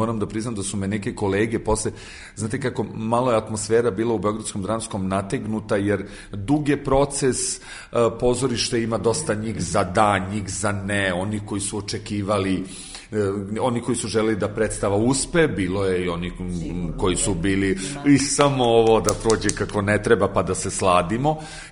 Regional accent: Kragujevac, Šumadija and Western Serbia, Serbia; Ja sam rodom Kragujevčanin.

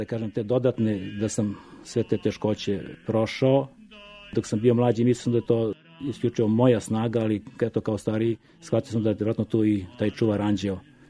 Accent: Barbatovac, Toplica District, Serbia; born there; rođen sam u Barbatovcu 1956. godine. To je tada bilo opštinsko mesto, danas je to selo u Topličkom okrugu.

